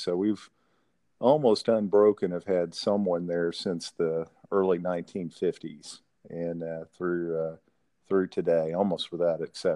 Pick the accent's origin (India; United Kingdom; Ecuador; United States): United States; San Antonio, Texas; I grew up in San Antonio. And I went to Thomas Jefferson High School and then Abilene Christian University after that.